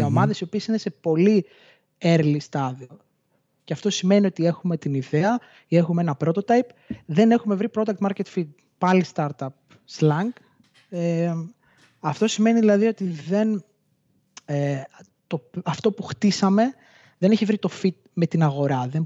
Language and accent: Greek; Kozani, Western Macedonia, Greece; moved away as an adult; also born or lived in Thessaloniki; Εγώ γεννήθηκα μεγάλο σε Κοζάνη. Πήγα στα 18 στη Θεσσαλονίκη να σπουδάσω μηχανολόγος μηχανικός.